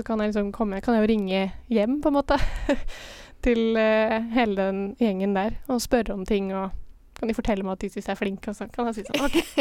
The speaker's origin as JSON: {"language": "Norwegian", "town": "Lillehammer", "region": "Innlandet", "country": "Norway", "said": "Jeg kommer fra Lillehammer."}